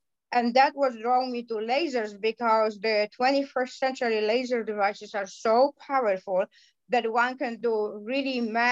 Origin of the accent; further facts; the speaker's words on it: Poland; moved away as an adult; also born or lived in Gdańsk; So my both parents were doctors, and they were working in Poland, and I became a doctor.